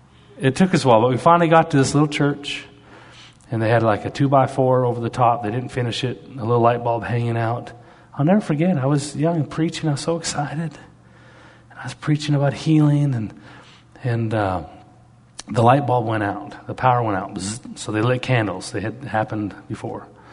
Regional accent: Canada; And I'm Canadian.

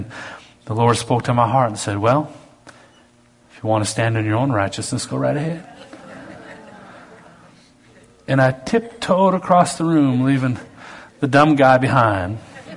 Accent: Canada; Just because I'm a Canadian

